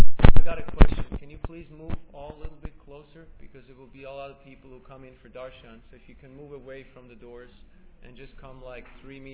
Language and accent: English; Switzerland; also born or lived in Mayapur, India; I'm from Switzerland, but I live part of my life in Mayapur, India, West Bengal.